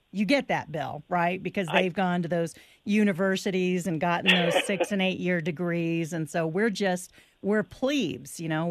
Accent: Redding, California, United States; Now, Paul, don't be too harsh, because I'm from Redding, California, okay?

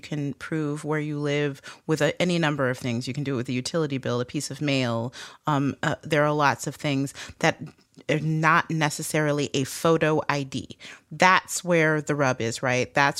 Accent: Detroit, Michigan, United States; I'm from Detroit, which is a international border state, and there was a requirement. When I grew up, you could go to Canada with just your driver's license

